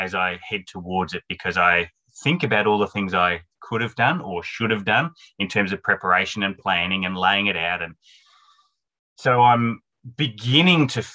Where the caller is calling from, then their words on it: Australia; I'm tuning in from Australia.